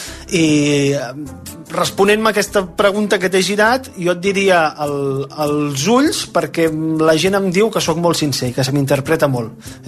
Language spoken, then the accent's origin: Catalan; Barcelona, Catalonia, Spain; tinc 30 anys, sóc de Barcelona